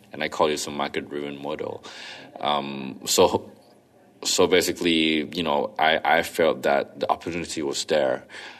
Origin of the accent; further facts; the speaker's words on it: Thailand; and I'm from Thailand.